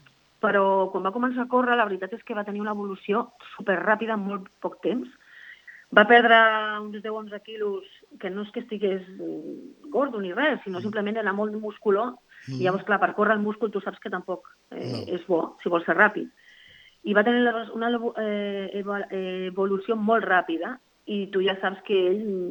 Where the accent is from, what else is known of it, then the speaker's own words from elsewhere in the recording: Tarragona, Catalonia, Spain; perquè és la meva ciutat, jo soc de Tarragona i em fa molta il·lusió.